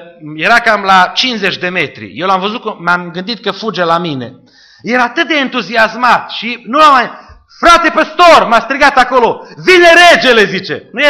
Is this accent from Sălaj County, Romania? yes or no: yes; Șimleu Silvaniei, Sălaj County, Romania; Și acel traseu era și prin orașul meu natal, prin Șimleu Silvaniei. Eu eram pastor la Baia Mare deja.